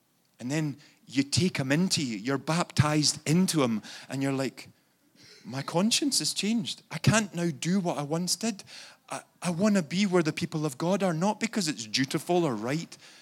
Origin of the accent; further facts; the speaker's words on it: Scotland, United Kingdom; accent: Scottish brogue; by my brogue, you would clearly hear that I'm no more English than I am flying in the air. I'm Scottish through and through. More than that, a Scottish Presbyterian.